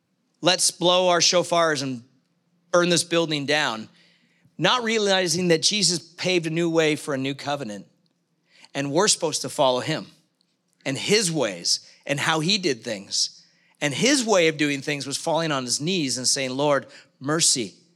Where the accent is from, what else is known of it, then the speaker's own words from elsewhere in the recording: Canada; I'm Canadian